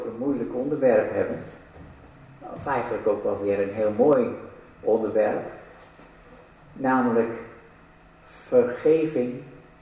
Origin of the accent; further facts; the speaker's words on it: Dokkum, Friesland, Netherlands; Ik kom zelf uit Dokkum